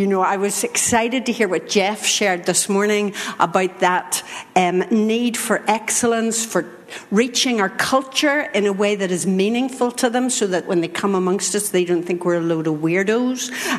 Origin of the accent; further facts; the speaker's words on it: Belfast, Northern Ireland, United Kingdom; from this strange accent. You'll know I'm not from this part of the world. I'm from Belfast in Ireland, Northern Ireland.